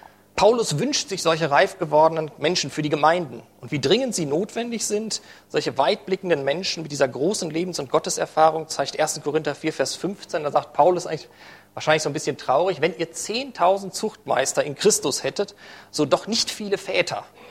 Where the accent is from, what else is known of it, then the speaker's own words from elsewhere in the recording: Hagen, North Rhine-Westphalia, Germany; In Hagen, wo ich herkomme